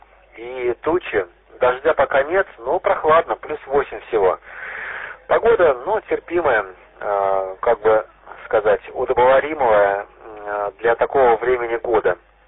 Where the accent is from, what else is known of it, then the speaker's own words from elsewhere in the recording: Moscow, Russia; я москвич, поэтому, как бы, мне нравится здесь находиться.